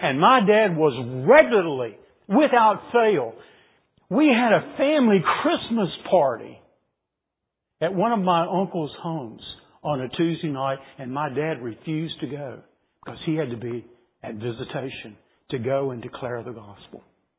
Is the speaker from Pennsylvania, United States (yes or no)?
no; Bassett, Virginia, United States; I grew up in the town of Bassett. Bassett Furniture, world's largest producer of furniture.